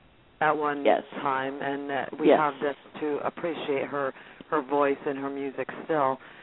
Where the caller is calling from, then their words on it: Massachusetts, United States; I'm calling from Massachusetts.